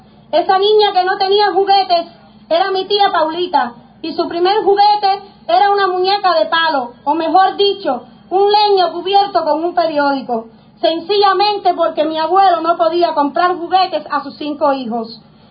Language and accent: Spanish; Cuba; los jóvenes y mujeres campesinos cubanos somos herederos de Niceto, de Sabino, de Valiente y de Lino